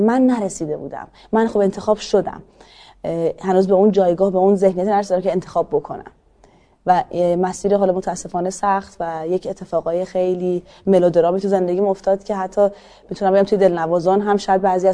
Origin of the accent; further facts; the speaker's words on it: Iran; 100% همینطوره دیگه ما ایرانیم